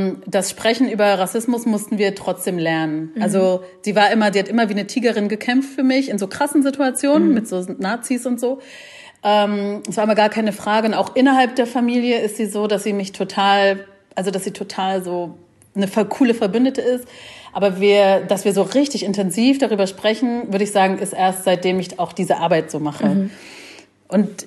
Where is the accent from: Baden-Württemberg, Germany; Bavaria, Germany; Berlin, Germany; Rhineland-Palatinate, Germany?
Berlin, Germany; also born or lived in Leipzig; ich bin in Leipzig geboren und das war noch zu Ostzeiten und habe da gelebt, bis ich 8 war. Und dann sind wir nach West-Berlin ausgewandert.